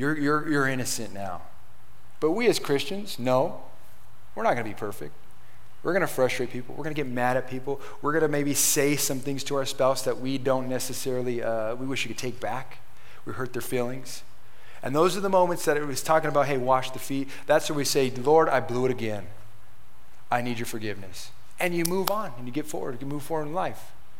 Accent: Corona, United States; Now, growing up in Corona, I was literally born in that city, raised in that city, went to all the schools there.

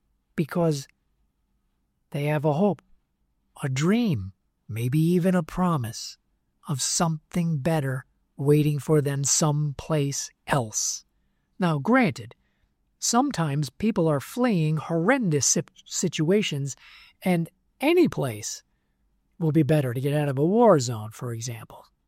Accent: New York, United States; And again, I'm born and raised in New York, so I love my experience of all the neighborhoods.

